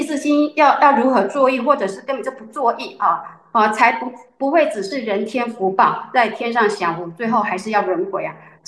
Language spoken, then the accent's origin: Chinese; Changhua County, Taiwan; 我是彰化人，彰化县八卦山有一尊大佛。